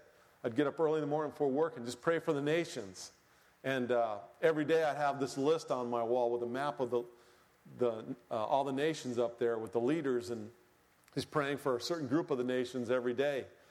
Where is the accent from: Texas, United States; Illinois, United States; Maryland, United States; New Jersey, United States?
Maryland, United States; Laurel; we are from Laurel, Maryland, which is just down the road from you all